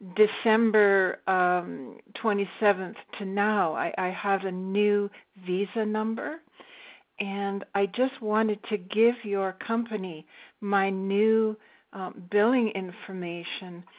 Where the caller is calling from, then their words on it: Victoria, British Columbia, Canada; I'm calling from Victoria in Canada